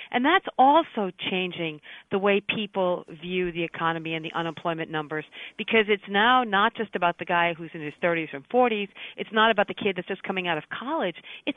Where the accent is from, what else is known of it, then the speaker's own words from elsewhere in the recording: New Hampshire, United States; But my home state of New Hampshire